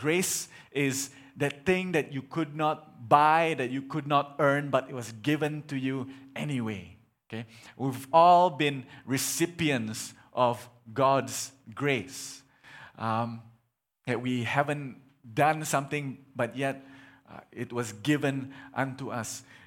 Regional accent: Sarawak, Malaysia; I'm a Kelabit from Sarawak, okay?

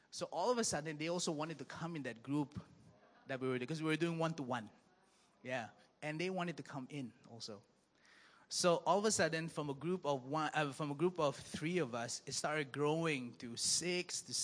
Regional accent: Dubai, United Arab Emirates; Yes, I grew up in Dubai, all right?

